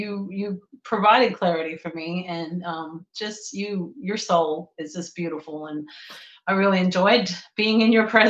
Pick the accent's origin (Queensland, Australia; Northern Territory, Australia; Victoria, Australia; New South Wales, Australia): Northern Territory, Australia; Darwin; And I grew up in Australia, and I grew up in a very rural part of Australia in Darwin, which is in the Northern Territory.